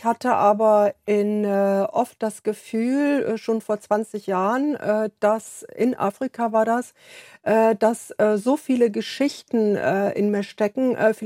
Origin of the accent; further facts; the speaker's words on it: Borken, North Rhine-Westphalia, Germany; Ich weiß nicht, wie viele in meiner Heimat tatsächlich noch Kirchenmitglieder sind